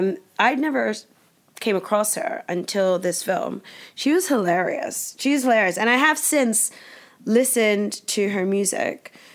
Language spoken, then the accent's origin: English; Philippines; So, you know, we're from the Philippines.